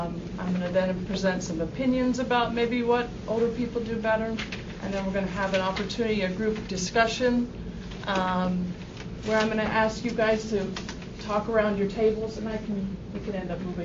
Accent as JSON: {"language": "English", "town": "Cincinnati", "region": "Ohio", "country": "United States", "said": "Cincinnati."}